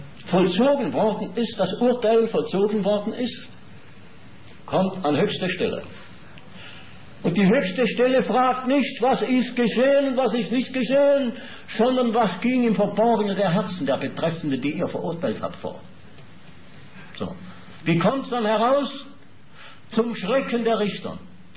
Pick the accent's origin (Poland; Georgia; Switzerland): Switzerland; Schaffhausen; Ich bin in Schaffhausen im Waisenhaus aufgewachsen, Itten.